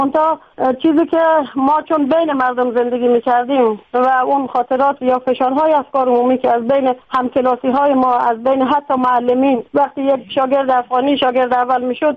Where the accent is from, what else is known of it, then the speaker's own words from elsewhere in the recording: Afghanistan; بچهای افغانی تلاش میکنن پنهان کنن که ما افغانی هستیم